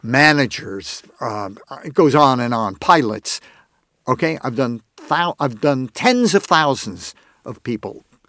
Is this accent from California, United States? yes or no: yes; Hollywood, California, United States; I'm from Hollywood originally, by the way.